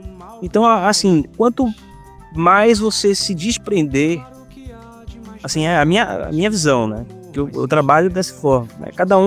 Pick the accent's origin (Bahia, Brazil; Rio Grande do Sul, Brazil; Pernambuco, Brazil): Pernambuco, Brazil; Recife; Rapaz, eu sou do Recife, nasci ali no centro do Recife, que é o epicentro do frevo, do carnaval